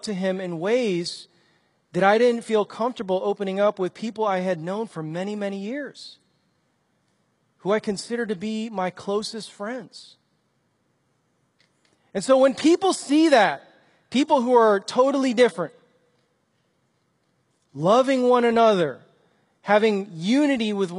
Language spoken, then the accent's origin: English; Chicago, Illinois, United States; I was like from Chicago. I grew up on the streets and was just roving around the streets, getting into trouble.